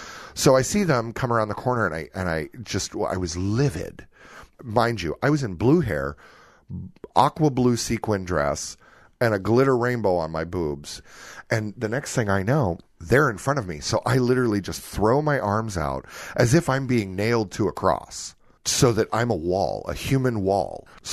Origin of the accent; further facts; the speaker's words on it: San Jose, California, United States; also born or lived in Cupertino / San Rafael / Stockton / Nampa; I grew up in San Jose, Cupertino, San Rafael, and then we moved out later into Stockton, California.